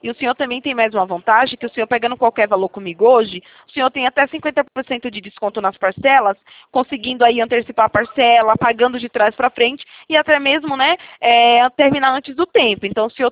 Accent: Itatiba, São Paulo, Brazil; Isso, sou de Itatiba.

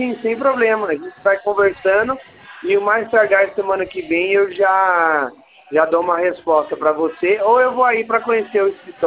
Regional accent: Rio Claro, São Paulo, Brazil; Eu sou de Rio Claro, São Paulo.

